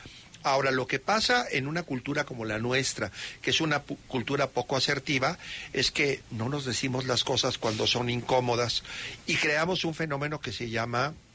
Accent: Mexico; estaba yo como mexicano

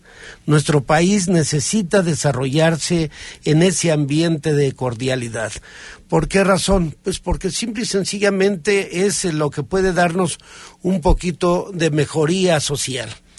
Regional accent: Mexico

